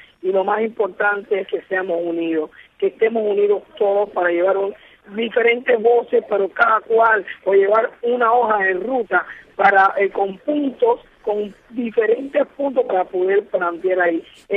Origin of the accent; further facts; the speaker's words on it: Cuba; tenemos que agradecerle mucho a los exiliados cubanos, que son tan cubanos como nosotros